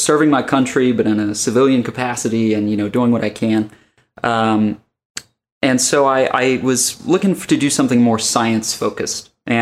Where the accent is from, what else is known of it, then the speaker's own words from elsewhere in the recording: West Virginia, United States; I have like a lot of vivid memories of growing up in West Virginia and sort of, you know, sitting out on the front porch with my grandpa and my mom